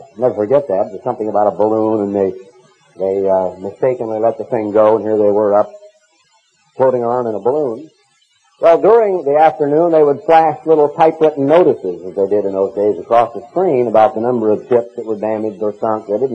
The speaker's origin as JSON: {"language": "English", "country": "United States", "said": "because as an American, I do not have all that much of which to be proud."}